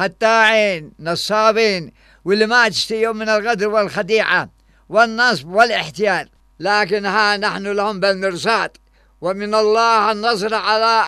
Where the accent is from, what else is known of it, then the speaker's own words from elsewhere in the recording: Yemen; في بلادنا اليمن